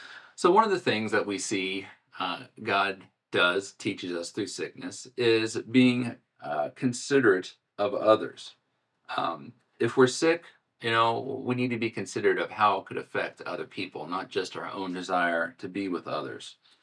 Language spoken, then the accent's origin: English; Ohio, United States; I grew up in Ohio. I can drive in a few inches of snow.